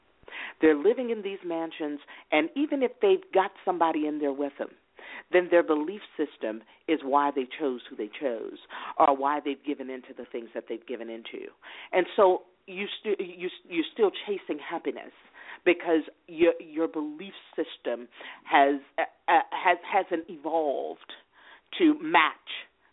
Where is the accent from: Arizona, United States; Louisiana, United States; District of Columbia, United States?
Louisiana, United States; New Orleans; I like to use the analogy because I'm from New Orleans and we've got 1,000-year-old oak trees